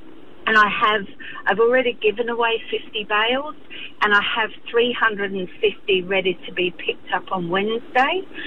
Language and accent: English; England, United Kingdom; I was brought up in England many years ago